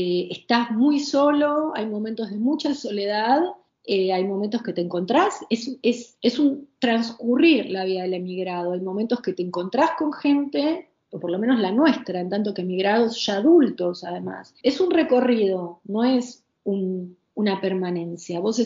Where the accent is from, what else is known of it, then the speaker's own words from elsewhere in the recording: Argentina; moved away as an adult; No, yo soy argentina, me encanta mi país, creo que son cosas distintas a veces, yo no me fui de la Argentina enojada o frustrada necesariamente